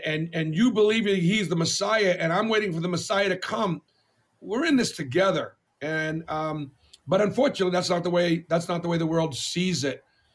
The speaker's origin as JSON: {"language": "English", "town": "Boston", "region": "Massachusetts", "country": "United States", "tie": "born or raised there", "said": "But growing up in Boston was very difficult because, you know, I went to Temple, I grew up conservative."}